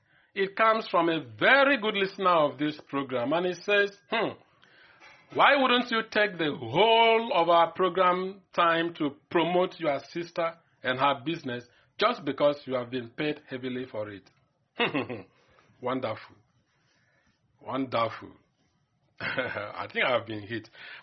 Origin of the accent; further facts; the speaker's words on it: Akwa Ibom, Nigeria; She is my sister from Akwa Ibom. I am from Akwa Ibom too, and she is from Akwa Ibom.